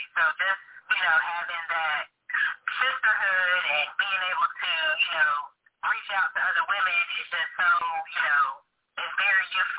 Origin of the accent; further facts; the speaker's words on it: Raleigh, North Carolina, United States; As you stated, I am from Raleigh, North Carolina. I have been living in Raleigh for pretty much my entire life.